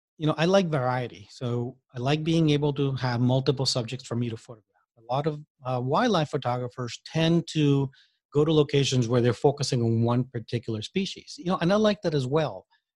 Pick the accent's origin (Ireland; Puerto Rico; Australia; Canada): Puerto Rico; first language Spanish; English is a second language; But for me, I'm originally from Puerto Rico. My first language is Spanish.